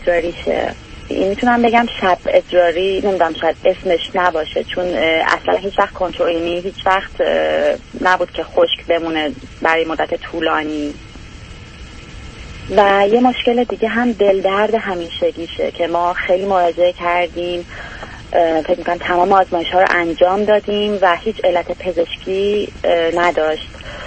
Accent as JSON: {"language": "Persian", "country": "Iran", "moved": "as an adult", "lives_now": "Europe", "said": "حدود 9 ساله که خارج از ایران هستیم."}